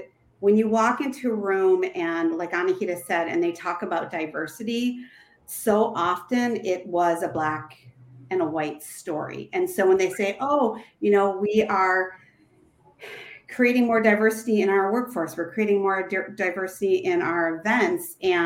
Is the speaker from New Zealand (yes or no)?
no; United States; And yeah, from the U.S.